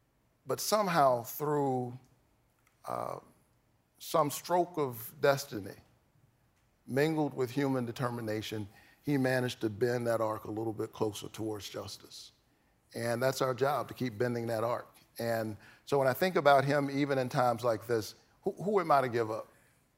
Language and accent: English; the South, United States; Look, I grew up in the South.